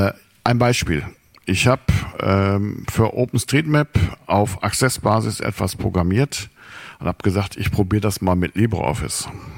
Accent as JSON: {"language": "German", "town": "Sankt Augustin", "region": "North Rhine-Westphalia", "country": "Germany", "said": "ich bin seit etwa 5 Jahren hier, ich komme aus St. Augustin, also ich wohne hier in der Nähe"}